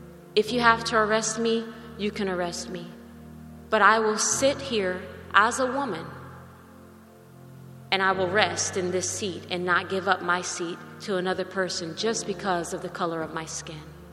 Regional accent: United States; I'm from the States, right? So I'm watching everything from the States. I was there, I was attending school in Oklahoma.

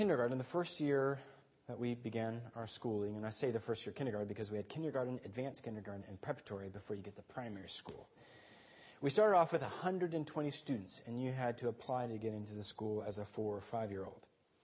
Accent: Guatemala City, Guatemala Department, Guatemala; as a child growing up in Guatemala City, I attended a private Austrian school.

